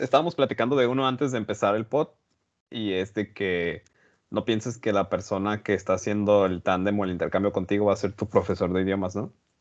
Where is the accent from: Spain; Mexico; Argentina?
Mexico; cosa que como mexicano, oye, pues nos gusta el pan, ¿no?